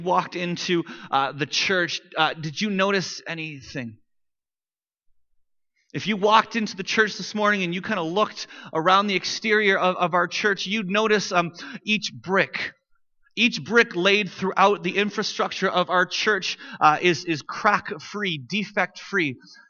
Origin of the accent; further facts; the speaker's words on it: Ladner, British Columbia, Canada; I grew up in Delta, BC, the municipality of Delta, a town called Ladner in the greater kind of area of Delta.